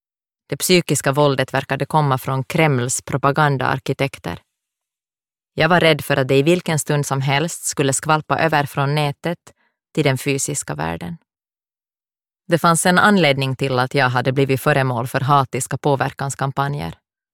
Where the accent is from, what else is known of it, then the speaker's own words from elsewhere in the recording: Finland; moved away as an adult; I slutet av februari 2017 flydde jag mitt hemland, Finland.